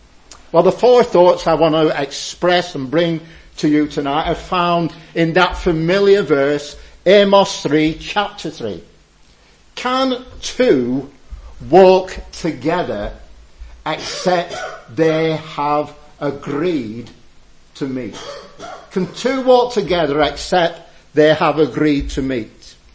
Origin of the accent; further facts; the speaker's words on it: Blackburn, North West England, United Kingdom; because I'm a simple man, because I come from Blackburn.